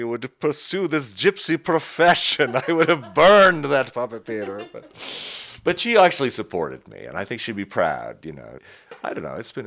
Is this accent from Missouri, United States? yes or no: no; New York, United States; So I was a very fortunate kid growing up in New York